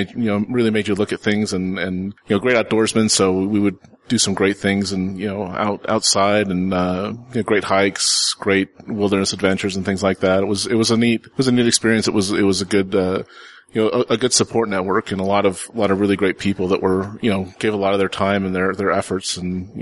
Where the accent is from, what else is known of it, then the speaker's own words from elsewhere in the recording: Salt Lake City, Utah, United States; I grew up here in Salt Lake.